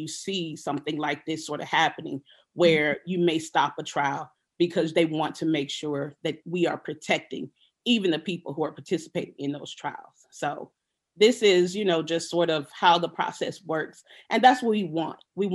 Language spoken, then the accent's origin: English; Mississippi, United States; what I saw in my own community growing up in the Mississippi Delta